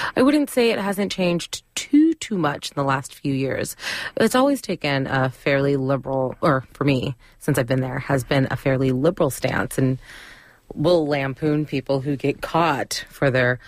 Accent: California, United States; And I grew up in the Bay Area, so I didn't really understand how that worked

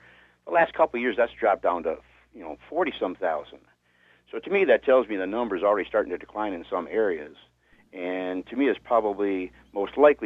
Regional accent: Michigan, United States; From my experience, I grew up in northern Michigan. I grew up near Alpena.

